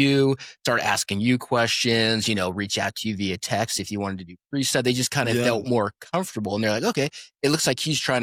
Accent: Weeping Water, Nebraska, United States; So in me, I grew up in Weeping Water.

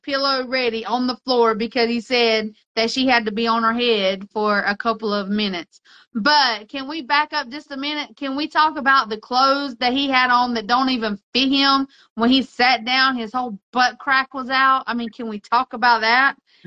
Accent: United States; No, because me as an American, I'm not like that.

